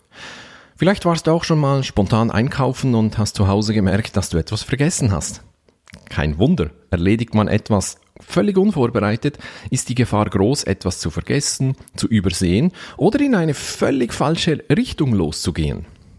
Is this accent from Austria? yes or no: no; Switzerland; Bei uns in der Schweiz sagt man auch eine Auslegeordnung gemacht.